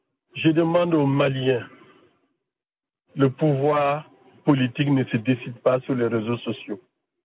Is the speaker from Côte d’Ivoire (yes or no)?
yes; Côte d’Ivoire; Je suis de la Côte d'Ivoire.